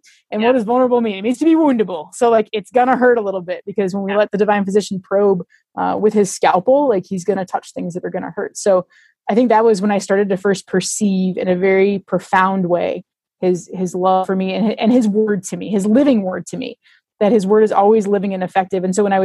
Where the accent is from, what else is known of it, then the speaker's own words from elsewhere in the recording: Rhode Island, United States; I'm from Rhode Island originally, so it was kind of a different place to be. And I found myself living halfway across the country from my family.